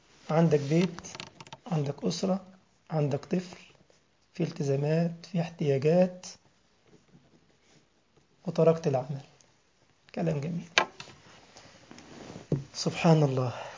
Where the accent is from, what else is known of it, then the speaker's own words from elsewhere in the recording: Egypt; إن أنا كنت بخطب الجمعة في جمعية عندنا في مصر اسمها جمعية المحافظة على القرآن الكريم